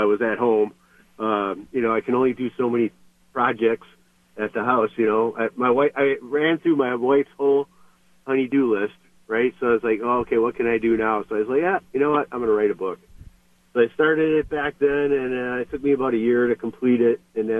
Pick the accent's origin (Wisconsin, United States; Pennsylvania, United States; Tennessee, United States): Wisconsin, United States; Milwaukee; because I grew up in Milwaukee, and that's where the Navy base was.